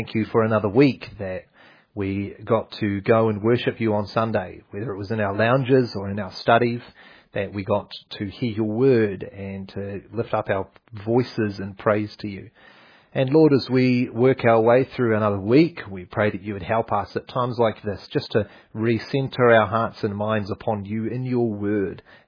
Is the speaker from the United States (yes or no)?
no; New Zealand; we hail from New Zealand, the mightiest country in the world. Really south. Like really south. Gloriously green. Filled with beautiful accents. And we come from Covenant Presbyterian Church.